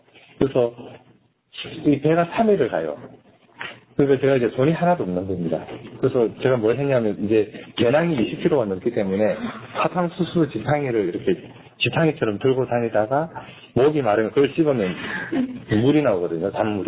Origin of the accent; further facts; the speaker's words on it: South Korea; born there; 근데 저는 그래도 한국이라는 나라에 태어났기 때문에 노가다 하고 아르바이트 해서 이렇게 갈 수가 있었는데